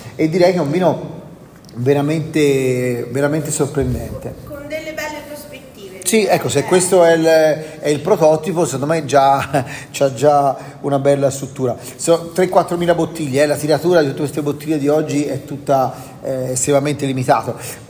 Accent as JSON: {"language": "Italian", "town": "Florence", "region": "Tuscany", "country": "Italy", "said": "Io sono rimasto sempre molto da fiorentino quando sono andato in Cina"}